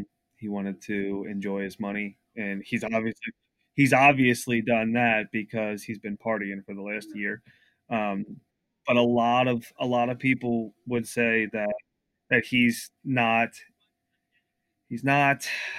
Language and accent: English; Cincinnati, Ohio, United States; One being, since we're from Cincinnati, the tight end from UC